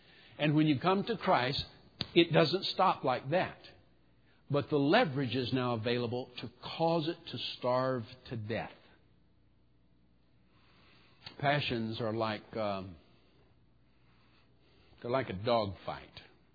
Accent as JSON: {"language": "English", "region": "the South", "country": "United States", "said": "I'm from the South."}